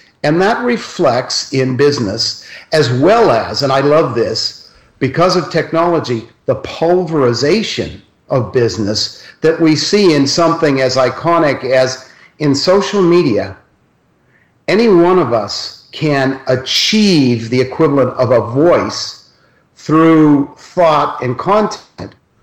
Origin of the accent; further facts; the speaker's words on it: Los Altos, California, United States; I grew up in the Bay Area, Los Altos, California, close to San Francisco.